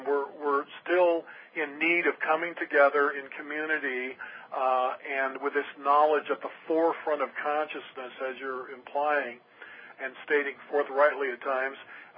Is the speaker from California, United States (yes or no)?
no; Washington, United States; like I was born and raised on the Olympic Peninsula in western Washington State.